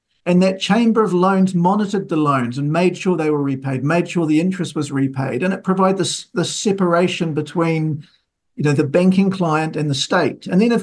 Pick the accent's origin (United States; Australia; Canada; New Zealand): New Zealand; Taranaki; I grew up in Taranaki